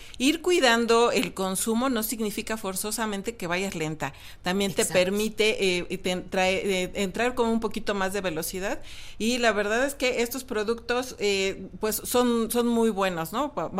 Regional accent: Mexico; 4 muy cómodas si son de complexión como somos los mexicanos

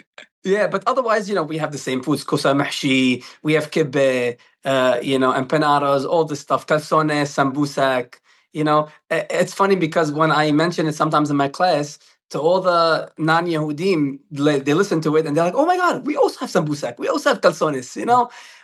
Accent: Damascus, Damascus Governorate, Syria; So I come from Sham, which is Damascus.

